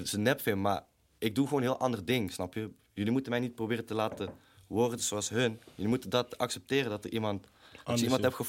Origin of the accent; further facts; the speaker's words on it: North Brabant, Netherlands; Bij ons in Brabant zeggen ze, sorry man, wil je nog cola erbij of zo?